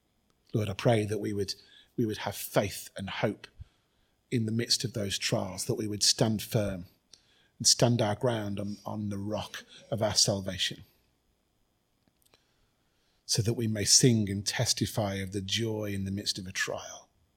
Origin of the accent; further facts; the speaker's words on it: United Kingdom; because we're British, we're middle class, we're stoic.